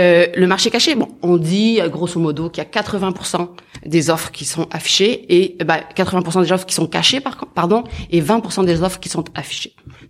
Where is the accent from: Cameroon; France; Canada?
Canada; Quebec; je suis québécoise.